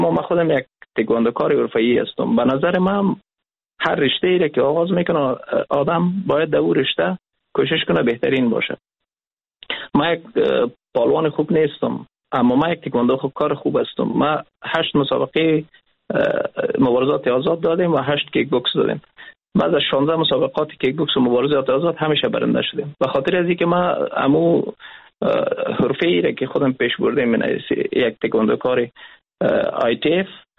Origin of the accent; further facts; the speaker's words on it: Afghanistan; ما افغان هستیم